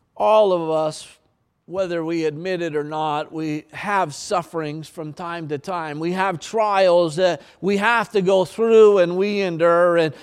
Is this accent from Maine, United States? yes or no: yes; Maine, United States; Isn't that beautiful? That's my home state. I'm really proud of it, all right?